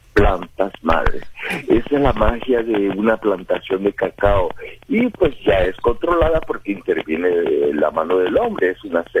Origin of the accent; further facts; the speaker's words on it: Tabasco, Mexico; como felices somos todos los tabasqueños.